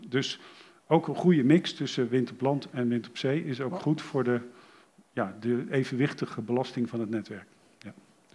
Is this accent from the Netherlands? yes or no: yes; Geldermalsen, Gelderland, Netherlands; ik kom helemaal uit Geldermalsen en in Overbetuwe hebben ze daar, is dat gewoon ver weg.